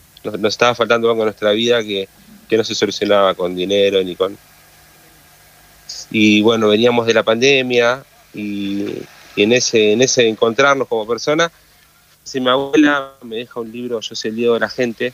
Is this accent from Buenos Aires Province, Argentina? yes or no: yes; Mercedes, Buenos Aires Province, Argentina; Somos de Mercedes, Buenos Aires.